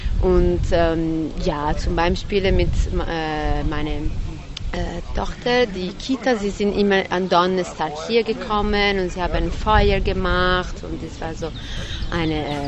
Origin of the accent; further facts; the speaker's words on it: Italy; German is a second language; Ich komme aus Italien